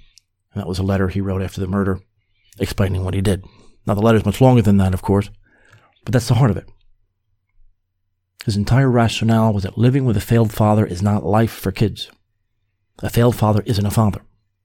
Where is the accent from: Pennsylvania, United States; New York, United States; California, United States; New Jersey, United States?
New Jersey, United States; Clark; I'm from Clark, he's from Westfield, but they're right next to each other.